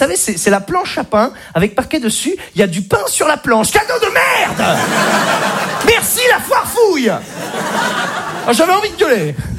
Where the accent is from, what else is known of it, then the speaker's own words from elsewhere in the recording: Normandy, France; moved away; Moi, à la base, je viens de Normandie.